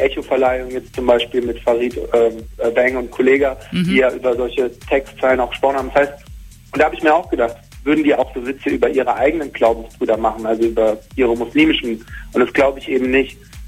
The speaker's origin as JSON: {"language": "German", "country": "Germany", "said": "Also ich bin Deutscher, ich habe einen deutschen Pass und ich bin auch kein Israeli, ich bin einfach deutscher Jude, ich bin hier geboren."}